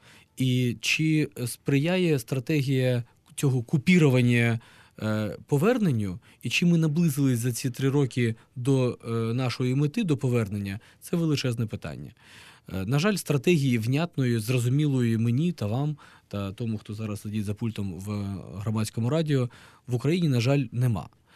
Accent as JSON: {"language": "Ukrainian", "region": "Crimea", "country": "Ukraine", "tie": "born or raised there", "said": "можна порівнювати навіть з моїм рідним Кримом"}